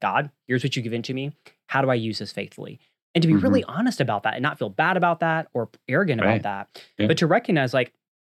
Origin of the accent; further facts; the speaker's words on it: Texas, United States; I had never actually been to San Antonio. I grew up in North Texas